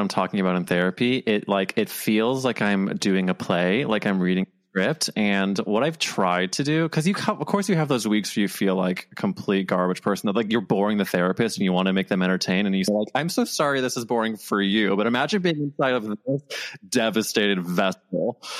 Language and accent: English; St. Louis, Missouri, United States; Yes, and maybe because we're both from Missouri, there's kind of a kindred trauma there.